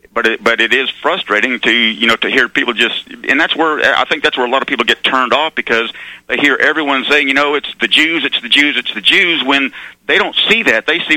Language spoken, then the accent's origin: English; Arkansas, United States; Like I said, I grew up in Arkansas, so I know their whole history.